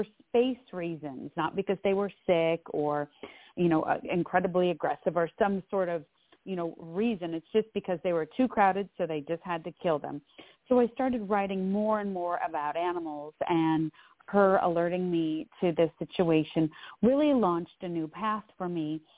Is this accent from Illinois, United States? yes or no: yes; Chicago, Illinois, United States; now in Boston, United States; And I'm from Chicago originally, and also I've lived in Boston now for the past 23 years.